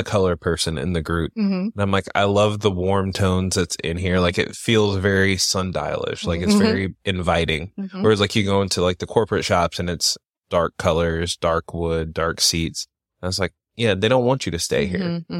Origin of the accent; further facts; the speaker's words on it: Wilmington, North Carolina, United States; So like I'm from Wilmington and I have friends who were up here in like Topsail Beach and Surf City growing up.